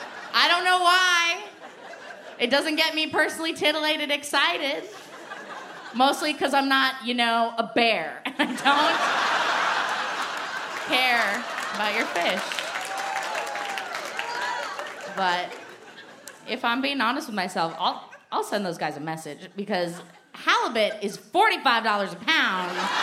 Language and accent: English; Portland, Oregon, United States; I'm from Portland, Oregon. Anybody else from Portland, Oregon?